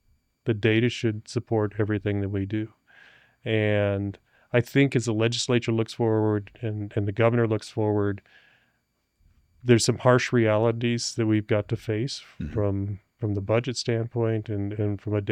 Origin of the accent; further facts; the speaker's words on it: Gering, Nebraska, United States; And even in my hometown of Gearing, Scottsbluff, I think it's all one vision.